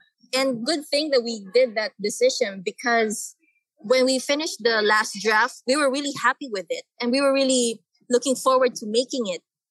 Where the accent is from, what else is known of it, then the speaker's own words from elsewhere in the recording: Mindanao, Philippines; Island of the Philippines. And in Mindanao, and I'm from there. Somehow it was my hometown which my family escaped from